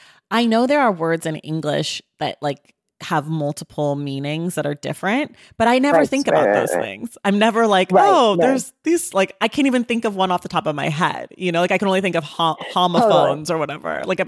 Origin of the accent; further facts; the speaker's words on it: United States; It's different because like I'm black American. So my black family has been here longer than my white family